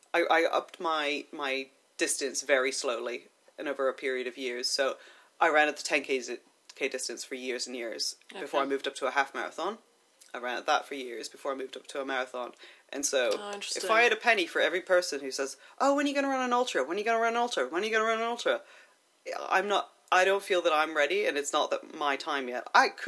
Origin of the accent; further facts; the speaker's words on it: United States; moved away as an adult; now in London, United Kingdom; I started running just after I moved to London in 2002. You may have noticed from my accent, I'm not from around here. I'm originally from the States, and I moved here after university.